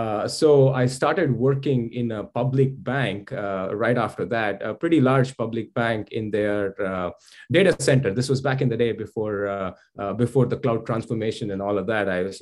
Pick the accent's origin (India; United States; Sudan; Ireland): India; I am originally from India, where I graduated as an engineer in electronics and communication.